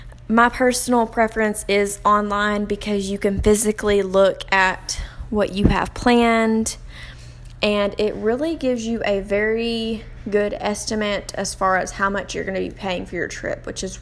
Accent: Vidor, Texas, United States; I am from Vidor, Texas, which is about 15 minutes from Beaumont, Texas.

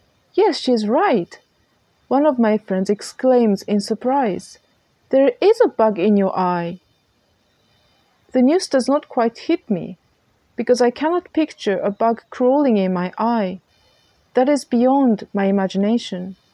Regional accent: Japan; now in Ottawa, Canada; My stay in my hometown in Japan is also coming to an end. In less than 2 weeks, I will head back to Ottawa.

